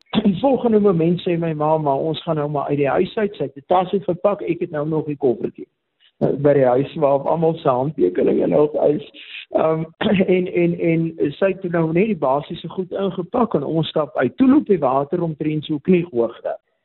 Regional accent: Laingsburg, Western Cape, South Africa; Ek het op Blensburg is gebore daar groot geword

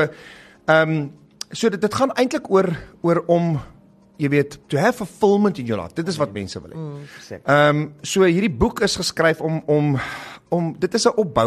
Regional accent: Pretoria, Gauteng, South Africa; En ek's lief vir Pretoria, dis my tuisdorp hierdie.

